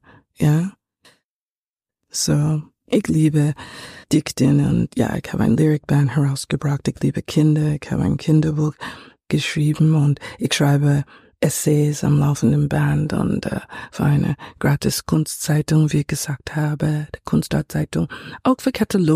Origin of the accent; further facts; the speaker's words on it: New York, United States; now in Vienna, Austria; aber wir leben in Wien. Wir beide kommen nicht aus Wien. Du kommst aus Graz, ich komme aus New York.